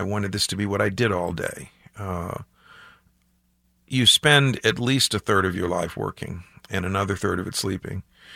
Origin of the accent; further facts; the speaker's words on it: Sikeston, Missouri, United States; In my hometown, Sykeston, 50 years ago.